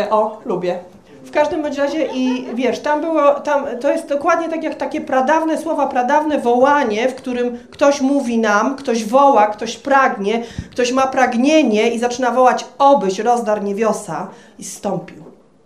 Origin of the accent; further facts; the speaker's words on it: Silesian Voivodeship, Poland; tak u nas na Śląsku się mówi, nie było gruntu, nie wiem jak tu się mówi, do tej pory się nie nauczyłam